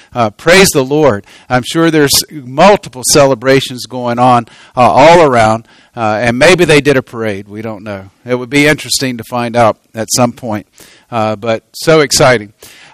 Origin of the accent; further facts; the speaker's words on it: North Carolina, United States; Now, for me, I grew up in North Carolina, and when I say pen, I'm talking about this.